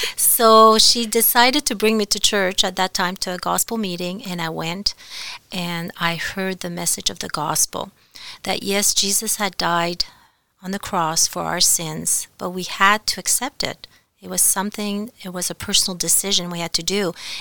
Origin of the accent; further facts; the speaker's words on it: Quebec, Canada; first language fr; English is a second language; also born or lived in Toronto; now in Creston, Canada; And I'm originally from Quebec, from a French family. We spoke French at home.